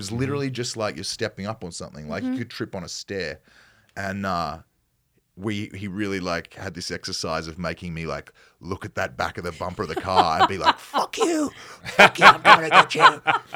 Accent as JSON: {"language": "English", "country": "Australia", "accent": "Australian", "said": "Yeah, it's perhaps not as broad as my accent might get from an Australian standpoint, but we didn't use an accent for the play, no."}